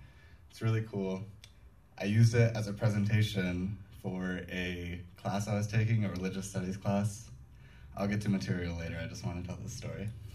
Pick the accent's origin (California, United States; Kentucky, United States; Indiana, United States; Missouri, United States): California, United States; I'm Syrian. I grew up in California around a bunch of cowboys and military people.